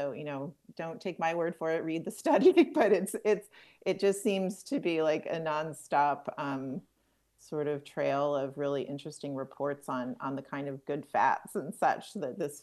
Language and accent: English; California, United States; I wrote it with my good friend who I grew up with in Southern California, Sarah Alaback, who's a historian.